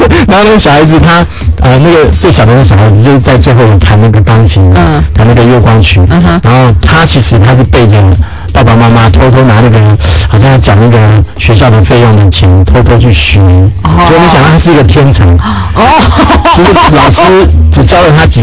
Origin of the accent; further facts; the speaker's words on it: Taiwan; 我们台湾这边的人要是失业的话，